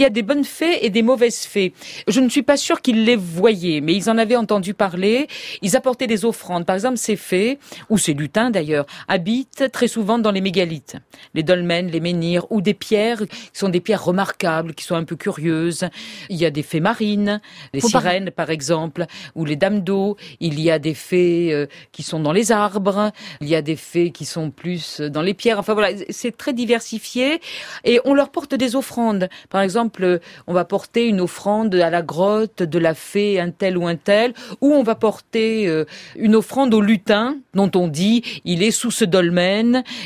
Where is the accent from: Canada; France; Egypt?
France; Toulouse, Occitanie; Et oui, je suis native de Toulouse